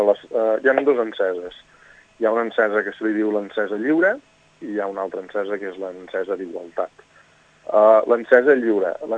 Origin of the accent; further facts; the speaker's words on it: Picamoixons, Catalonia, Spain; com soc de Picamoixons i a Picamoixons no hi ha colla de diables